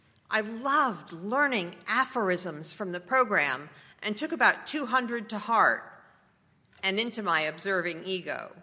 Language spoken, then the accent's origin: English; New York, United States; I grew up pretty normally in Westchester, New York